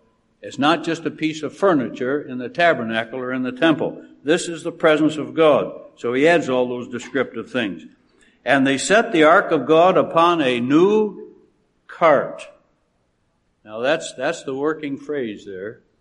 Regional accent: Scotland, United Kingdom; I'm a Scotsman

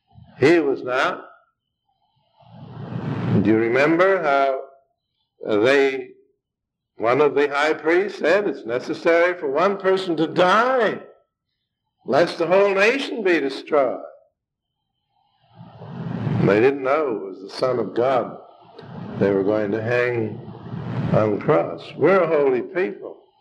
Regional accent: United States; I'm thankful that I'm an American.

